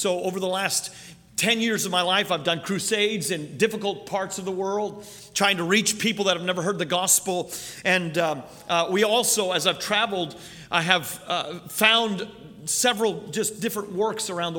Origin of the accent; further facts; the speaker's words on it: Fort McMurray, Alberta, Canada; also born or lived in Newfoundland; now in United States; I was born and raised in Canada. I'm a U.S. citizen, thank God, today. But I was born on the east coast of Canada in an island called Newfoundland, and I was raised in Alberta, as far north